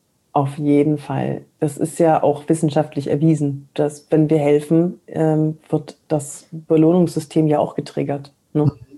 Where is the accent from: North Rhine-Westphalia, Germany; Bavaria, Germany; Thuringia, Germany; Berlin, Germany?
North Rhine-Westphalia, Germany; Cologne; Ich komme aus Köln